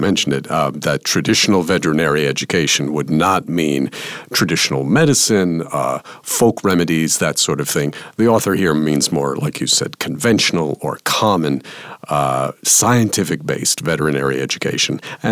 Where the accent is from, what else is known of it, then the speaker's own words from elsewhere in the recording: New York City, New York, United States; I grew up in and around New York City, so